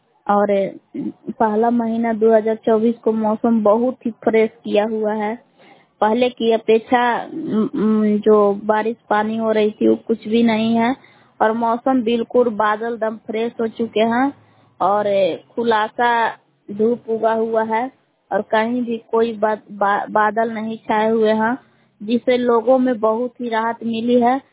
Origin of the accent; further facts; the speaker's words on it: Belam, Bihar, India; ग्राम बेलाम जिला कैमूर बबुआ की निवासी हूँ।